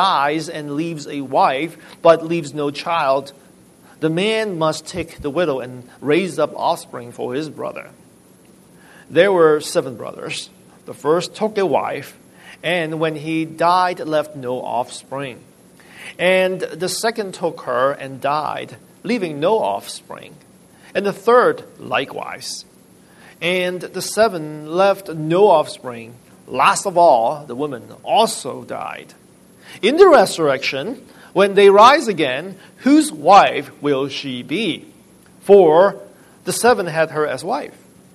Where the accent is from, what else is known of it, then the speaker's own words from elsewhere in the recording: Hong Kong; And when I was young, growing up in Hong Kong, I never get to watch them.